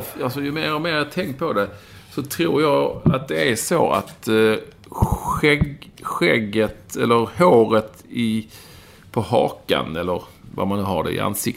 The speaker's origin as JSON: {"language": "Swedish", "country": "Sweden", "said": "Men här hemma i Sverige så började det ju smälla en vecka innan"}